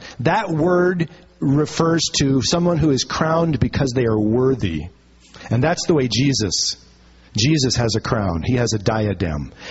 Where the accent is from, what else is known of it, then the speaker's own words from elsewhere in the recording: Minnesota, United States; moved away; You know, my kids grew up out here in the Pacific Northwest, and although Sue and I were born and raised in Minnesota, most of our kids never really heard a good thunderstorm